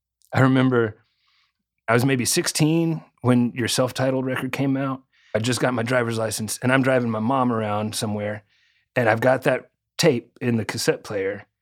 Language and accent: English; Little Rock, Arkansas, United States; I grew up in Little Rock, Arkansas, and we had like a riverfront park. The Arkansas River runs right through downtown.